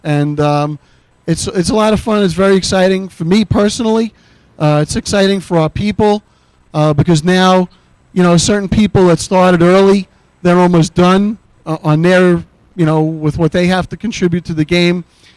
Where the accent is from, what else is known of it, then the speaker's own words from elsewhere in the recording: Brooklyn, New York, United States; it's a Brooklyn attitude more than maybe Jersey Jack attitude because I'm from Brooklyn.